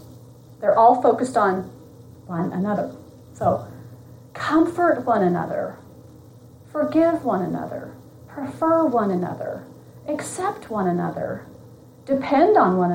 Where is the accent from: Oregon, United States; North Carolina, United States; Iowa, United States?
Iowa, United States; Sioux City; moved away as an adult; also born or lived in Chicago, United States / California, United States; So I'm from Sioux City, Iowa, born and raised there, and then went off to Chicago to go to Moody, and then finished Moody, and then went out to Biola to get some more schooling at Biola.